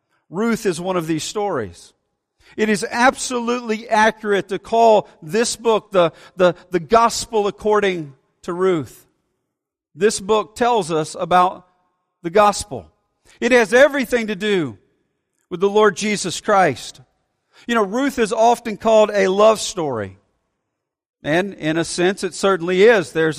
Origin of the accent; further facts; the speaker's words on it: Alabama, United States; You know, I grew up in Alabama and we had a lot of tornadoes.